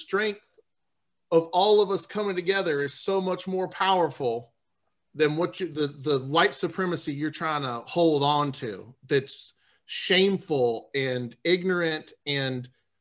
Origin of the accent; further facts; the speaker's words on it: New Orleans, Louisiana, United States; born there; I come from, you know, a white conservative family in the South. I was born in New Orleans